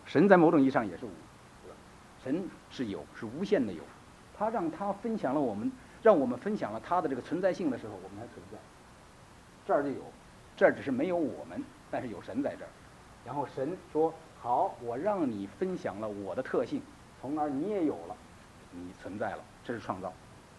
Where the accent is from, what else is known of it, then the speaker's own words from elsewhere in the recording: China; 我们当然我们是中国人